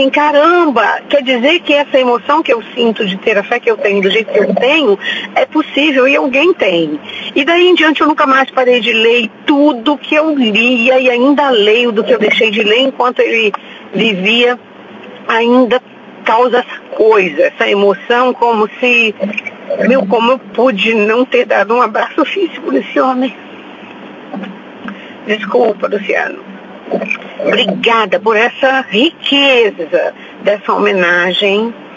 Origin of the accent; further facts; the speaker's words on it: Rio de Janeiro, Brazil; moved away as an adult; now in São Paulo, Brazil; Eu cheguei em São Paulo, eu sou carioca, cheguei em São Paulo há 25 anos atrás. Sozinha, naquela de tentar a vida profissional, essas coisas.